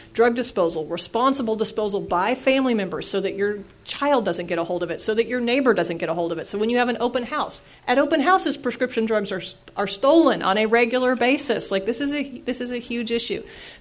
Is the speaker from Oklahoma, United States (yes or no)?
yes; Edmond, Oklahoma, United States; I tell people all the time, I grew up in Edmond, okay?